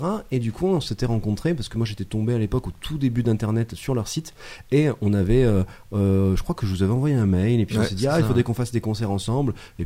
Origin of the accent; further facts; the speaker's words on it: Grenoble, Auvergne-Rhône-Alpes, France; parce qu'on est originaire de Grenoble